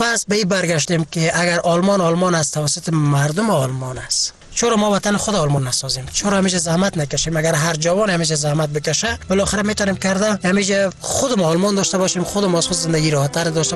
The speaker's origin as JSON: {"language": "Persian", "country": "Afghanistan", "also_born_or_lived": "Germany", "moved": "yes"}